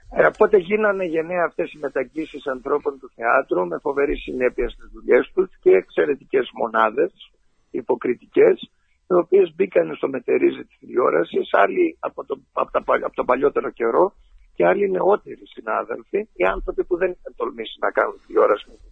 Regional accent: Epirus, Greece; Και στη δικιά μου, και στην Ήπειρο.

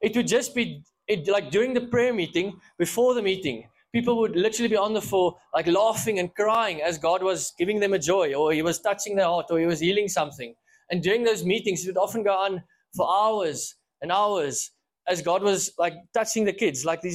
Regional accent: South Africa; so I come from South Africa originally

